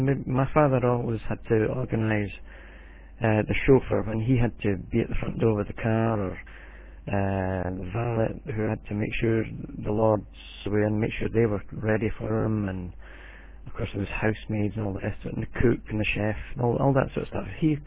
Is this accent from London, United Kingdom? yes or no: no; Edinburgh, Scotland, United Kingdom; born there; I was born in Edinburgh, the capital of Scotland, in 1953, coronation year for our present Queen Elizabeth, same year she came to the throne.